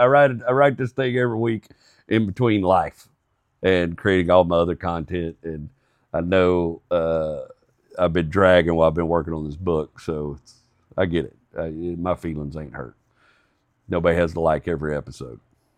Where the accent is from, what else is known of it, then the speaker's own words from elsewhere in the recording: Texas, United States; And so I was raised in Texas, you know, we got a lot of rednecks, and I was raised by hillbillies, people that come from the hills and that have those speech patterns.